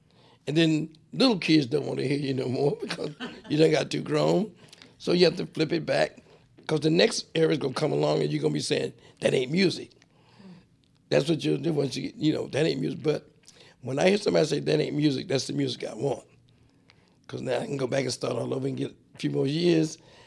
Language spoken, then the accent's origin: English; Newark, New Jersey, United States; First of all, I'm from Newark, New Jersey. I worked in a barbershop there where we did hair, processed hair.